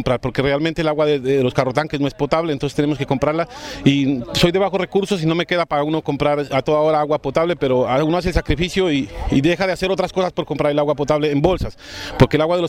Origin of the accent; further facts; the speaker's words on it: Nariño, Colombia; now in Casanare, Colombia; Yo soy de Nariño, pero vivo más o menos 10 años acá